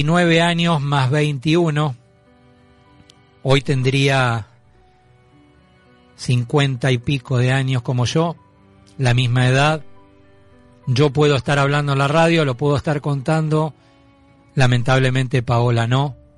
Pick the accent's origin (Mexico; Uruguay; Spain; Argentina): Argentina; ayudando a exigir lo que nos merecemos como ciudadanos argentinos.